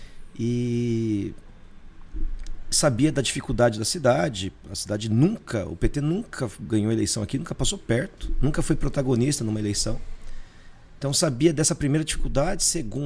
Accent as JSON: {"language": "Portuguese", "country": "Brazil", "tie": "born or raised there", "said": "Cresci no Jardim Camila"}